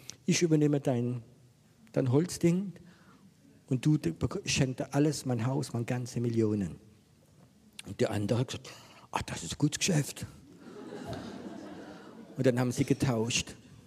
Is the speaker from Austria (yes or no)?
no; France; Ich bin Franzose